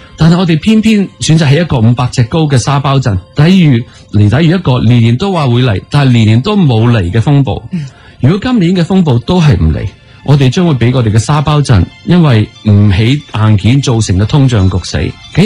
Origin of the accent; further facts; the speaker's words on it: Hong Kong; 令我哋香港人而家仲未满意嘅嘢